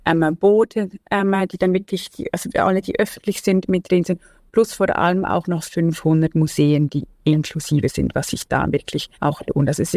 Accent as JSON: {"language": "German", "region": "Valais", "country": "Switzerland", "tie": "born there", "said": "man wunderbar ins Wallis, wo ich geboren bin, sieht"}